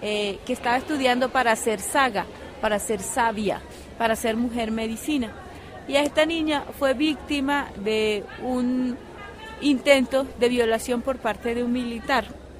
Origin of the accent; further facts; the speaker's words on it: Cesar, Colombia